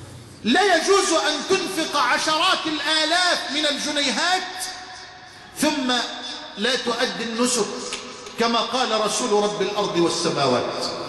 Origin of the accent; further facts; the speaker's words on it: Egypt; اللهم اجعل بلدنا مصر امنا امانا